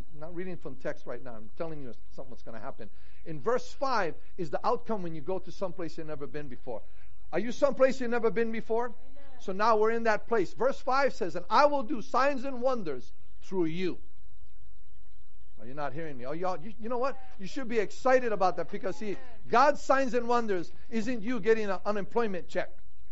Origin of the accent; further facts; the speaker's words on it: United States; And having part in it because I'm an American. I'm blessed to be an American.